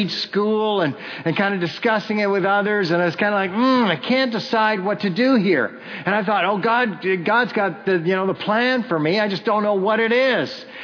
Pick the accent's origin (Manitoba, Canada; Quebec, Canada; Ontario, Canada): Ontario, Canada; Kitchener; I grew up in Kitchener, Ontario